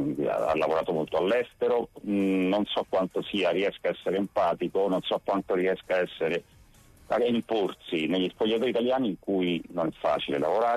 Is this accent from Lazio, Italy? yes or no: yes; Rome, Lazio, Italy; io sono romano, ma di madre napoletana